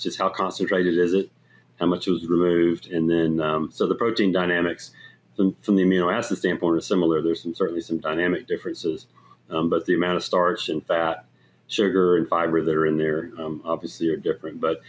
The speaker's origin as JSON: {"language": "English", "region": "Alabama", "country": "United States", "tie": "born or raised there", "said": "So I grew up in Alabama. My dad was an ag econ professor at Auburn."}